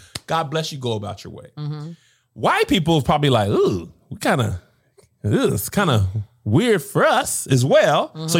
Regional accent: El Paso, Texas, United States; Listen, when I grew up in El Paso, Texas, I've talked about this a lot. My black experience was mostly in the black church. El Paso, Texas, 95% Hispanic population. So I didn't really grow up around white people either.

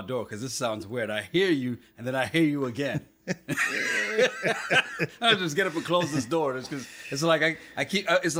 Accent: Montserrat; also born or lived in St. Kitts; I grew up on an island. I was born in St. Kitts, grew up in Montserrat. It was 13 and a half square miles.

